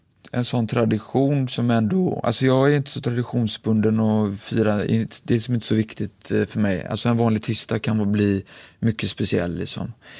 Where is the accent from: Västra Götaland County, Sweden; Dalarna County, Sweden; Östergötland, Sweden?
Västra Götaland County, Sweden; Gothenburg; jag är uppvuxen i Annedal. Och alltid liksom sprungit och lekt där uppe och hängt uppe på det som Skansen Kronan.